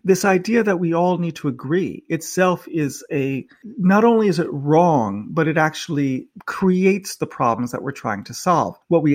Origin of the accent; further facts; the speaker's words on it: United States; now in United Kingdom; I'm a visitor to this debate because I'm an American in the United Kingdom.